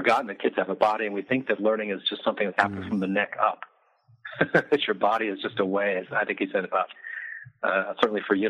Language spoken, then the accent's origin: English; Midwest, United States; I'm from the Midwest, so I like this story.